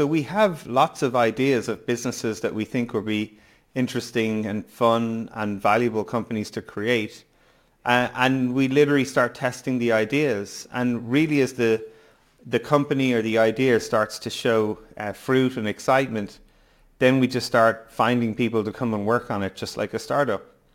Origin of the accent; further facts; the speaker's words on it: Skerries, Leinster, Ireland; accent: international; also born or lived in 7 countries; No, I'm Irish. I grew up in just outside of Dublin in a town called Skerries in North County Dublin. But I've lived in 7 different countries for over nearly 5 years. So it's definitely become a international global accent over time.